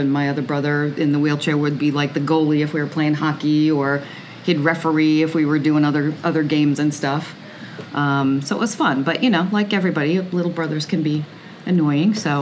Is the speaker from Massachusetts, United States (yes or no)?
yes; Mansfield, Massachusetts, United States; also born or lived in New York; I grew up in Mansfield, Massachusetts, right next to Foxborough Stadium, Gillette Stadium now, so one town over. And then I went to college in New York and then moved back here.